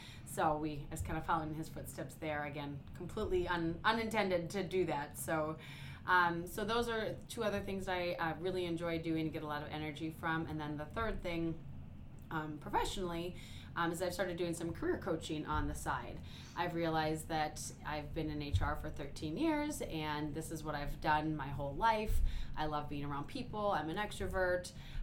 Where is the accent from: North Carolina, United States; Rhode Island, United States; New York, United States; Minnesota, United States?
Minnesota, United States; Bemidji; So I am from Bemidji up north, and I decided to come to the University of Minnesota for school, which my parents could not believe because the U of M is about 6-7 times the size of my hometown.